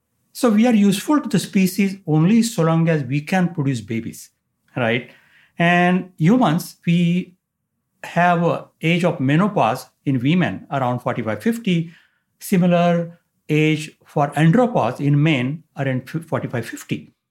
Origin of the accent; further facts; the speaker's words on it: India; I was born and raised in India.